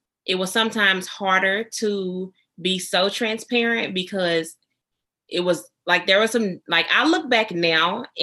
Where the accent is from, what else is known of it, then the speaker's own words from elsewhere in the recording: Wynn, Arkansas, United States; now in South Haven, United States; Okay, I am originally from Wynn, Arkansas. I live in South Haven, Mississippi now.